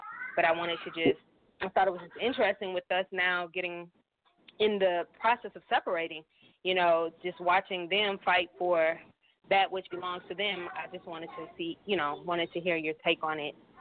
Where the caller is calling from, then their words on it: Dallas, Texas, United States; From Dallas, Texas.